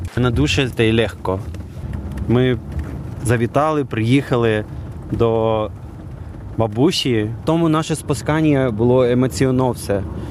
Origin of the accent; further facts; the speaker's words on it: Ukraine; Polish is a second language; My Ukraińcy taki prosto.